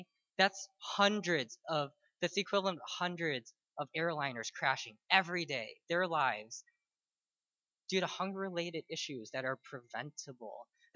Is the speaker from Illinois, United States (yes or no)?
yes; Illinois, United States; So I grew up in the Chicago suburbs, and I was not a Christian.